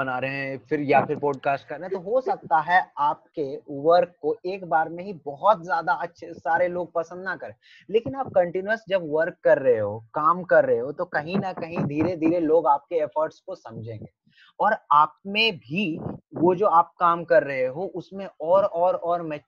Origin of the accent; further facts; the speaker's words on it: Bihar, India; Obviously मैं बिहार से था, मेरा जो एक्सेंट था बात करने का वो काफी, मतलब कि वो अच्छा नहीं था, ऑल्दो मैं एक्टिंग कर लेता था बट मेरा एक्सेंट अच्छा नहीं था।